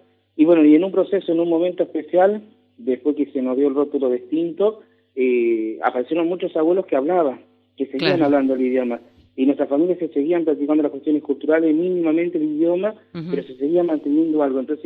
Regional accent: Argentina; nuestra identidad como argentinos

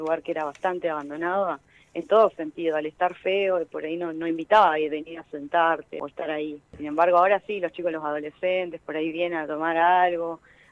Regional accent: Argentina; nosotros como argentinos

